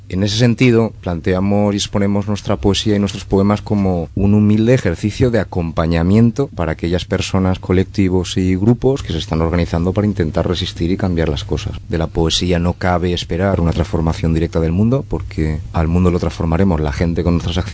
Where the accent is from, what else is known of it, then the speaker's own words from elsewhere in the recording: Chile; now in Valencia, Spain; Yo soy un poeta chileno.